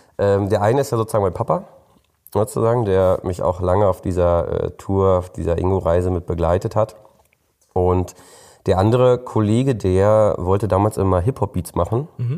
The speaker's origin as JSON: {"language": "German", "region": "Berlin", "country": "Germany", "said": "Und wir sind ja Berliner und da gibt es keinen Schlager, es gibt kein Volksfest, es gibt keinen Karneval. Da läuft halt Techno."}